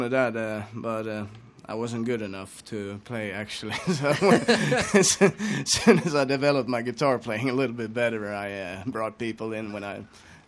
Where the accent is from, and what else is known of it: Sweden; moved away as an adult